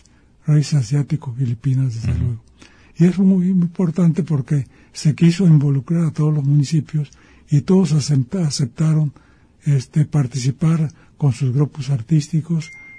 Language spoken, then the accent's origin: Spanish; Jalisco, Mexico; sobre todo a los que somos de Jalisco y sobre todo a los que somos de la región Costa Sur.